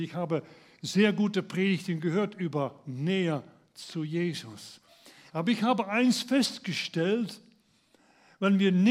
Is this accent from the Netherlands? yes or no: yes; Netherlands; German is a second language; Und ich kenne als Holländer, kenne ich nur einen K-Freitag und der heißt auf Holländisch Goede Vrijdag.